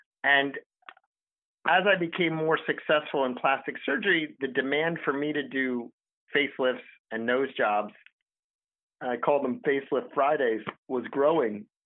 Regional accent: Pennsylvania, United States; which both of us growing up in Pennsylvania.

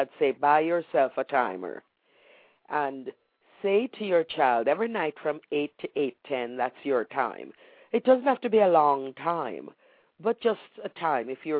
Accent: Jamaica; if you remember back to the days when we were growing up in Jamaica

